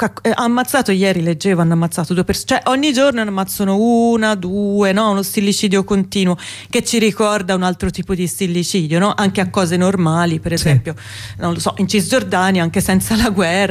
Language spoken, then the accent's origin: Italian; Rome, Lazio, Italy; sono cristiana anch'io, dico, vengo da Roma